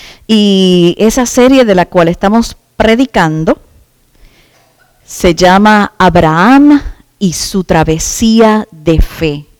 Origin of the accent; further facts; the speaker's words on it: Puerto Rico; Ya no se trata de que yo soy puertorriqueña. Ya a mí eso no me importa, que lo soy y a orgullo.